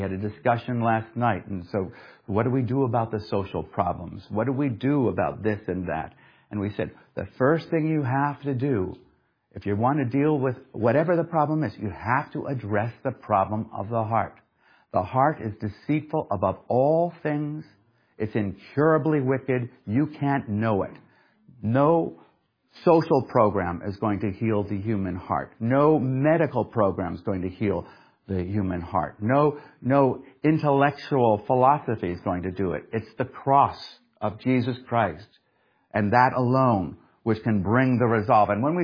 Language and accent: English; England, United Kingdom; preachers like ourselves when we grew up in England.